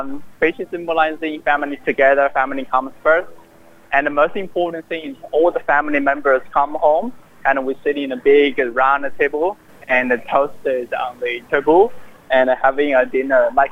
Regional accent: China; now in Sydney, Australia; I'm studying commerce. I'm in the UNSW, and I'm from China, mainland China.

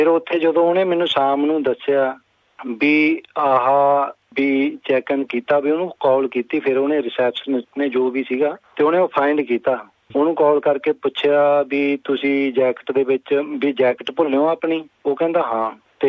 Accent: Mahmadpur, Punjab, India; moved away; ਭਾਜੀ ਇੱਥੇ ਆਇਆ ਨੂੰ ਮੈਨੂੰ ਅਰਾਊਂਡ ਵੀ 7 ਸਾਲ ਦੇ ਕਰੀਬ ਹੋ ਚੱਲੇ ਨੇਗੇ, ਤੇ ਮੇਰਾ ਪਿੰਡ ਹੈਗਾ ਮਹਮਦਪੁਰ, ਜ਼ਿਲ੍ਹਾ ਸੰਗਰੂਰ ਦੇ ਵਿੱਚ ਆਏ।

